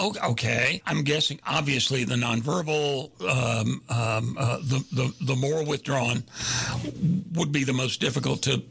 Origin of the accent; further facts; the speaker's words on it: Houston, Texas, United States; I can forgive them for that. I'm from Houston, so.